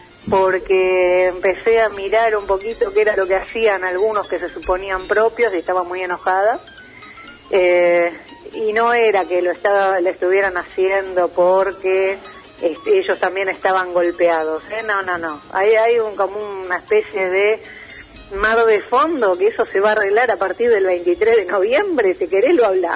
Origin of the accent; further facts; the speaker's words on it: Buenos Aires, Argentina; De zona sur.